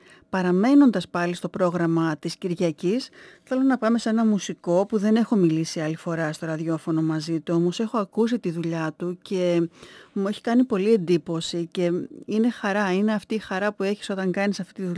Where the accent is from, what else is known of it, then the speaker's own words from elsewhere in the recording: Edessa, Central Macedonia, Greece; Από την Έδεσσα. Είναι από τα μέρη μου, γι' αυτό σε ρωτώ.